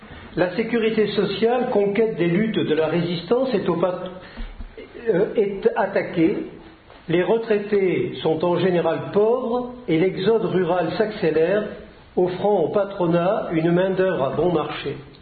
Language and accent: French; Decazeville, Occitanie, France; Alors je dis ça parce que je suis de Decazeville